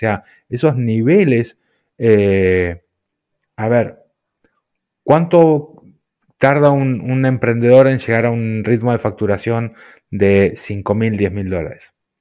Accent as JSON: {"language": "Spanish", "country": "Argentina", "tie": "born there", "also_born_or_lived": "United States", "moved": "yes", "said": "Yo puntualmente nací en la Argentina, me formé profesionalmente en los Estados Unidos y apenitas un poco en Europa."}